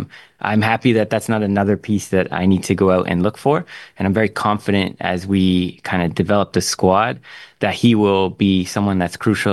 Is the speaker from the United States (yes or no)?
no; Canada; As a Canadian, I'm greatly thankful for that because it's grown the game.